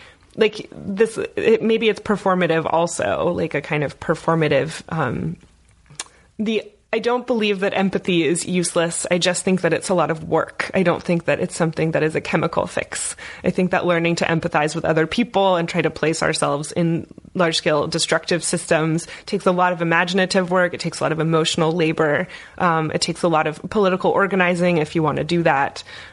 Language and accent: English; Bloomington, Indiana, United States; born there; I was born in Bloomington